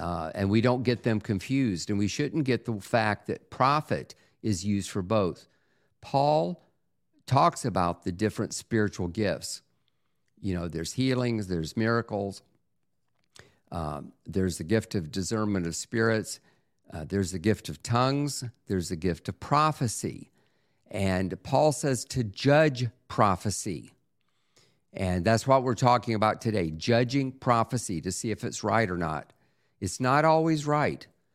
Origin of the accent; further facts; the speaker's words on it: Lakeland, Florida, United States; He actually was from my hometown of Lakeland, Florida.